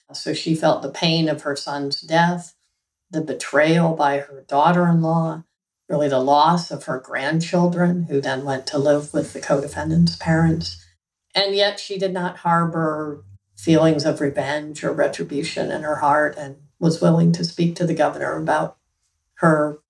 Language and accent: English; Minnesota, United States; also born or lived in Wisconsin; In the Great Lakes region, Minnesota, Wisconsin.